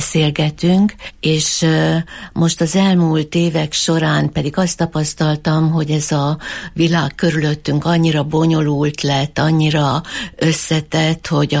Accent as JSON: {"language": "Hungarian", "town": "Miskolc", "region": "Borsod-Abaúj-Zemplén", "country": "Hungary", "tie": "born or raised there", "said": "én miskolci vagyok, itt születtem, az életem nagy részét itt töltöttem, és hát nekem ez volt a természetes közeg, amiben itt éltem, viszont amikor annak idején elkerültem Pécsre"}